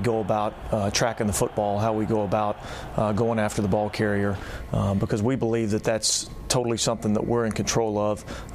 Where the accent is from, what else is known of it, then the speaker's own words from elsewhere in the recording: Texas, United States; also born or lived in Atlanta, United States; Yeah, I mean, I was born in Atlanta, moved to Texas quickly thereafter, okay.